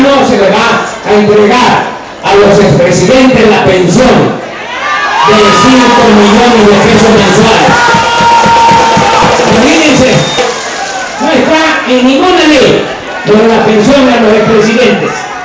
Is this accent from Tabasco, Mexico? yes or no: yes; Tepetitán, Tabasco, Mexico; Yo vengo de un pueblo como Salina Cruz, más pequeño que Salina Cruz. Mi pueblo es el Petitán, lo digo con mucho orgullo